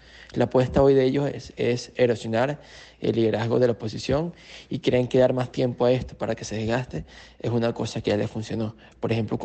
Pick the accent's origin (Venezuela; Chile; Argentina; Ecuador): Venezuela; Y creo que somos muchos los venezolanos que nos hemos emocionado con sus videos